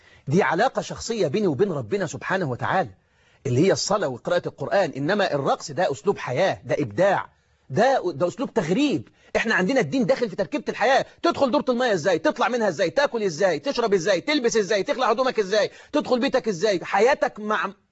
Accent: Egypt; انا مسلم، انا مصري مسلم.

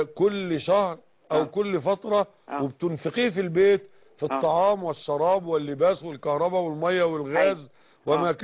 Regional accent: Egypt; وما من مكان عندنا في مصر إلا وفيه فقراء

